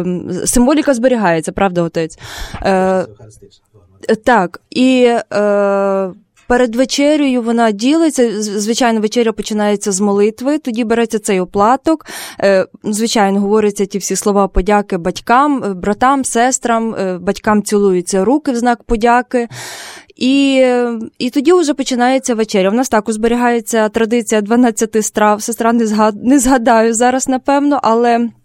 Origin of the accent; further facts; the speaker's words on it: Lviv Oblast, Ukraine; я також з Західної України, а саме з Львівщини, і натомість у нас, я є греко-католик, ну, тобто католик східного обряду